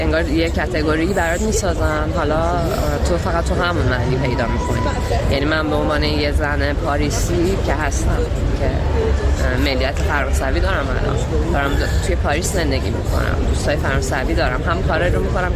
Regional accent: Iran; من به عنوان یه ایرانی

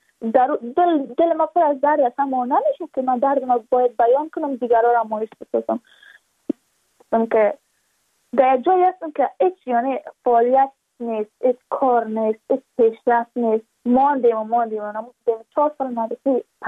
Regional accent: Badakhshan, Afghanistan; چون ما از بدخشان هستیم،

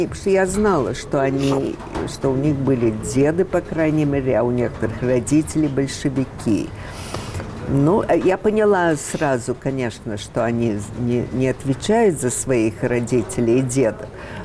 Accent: United States; английский мне ближе всего, конечно. Я выросла в Америке, я 8 лет приехала в Америку, я училась в Америке

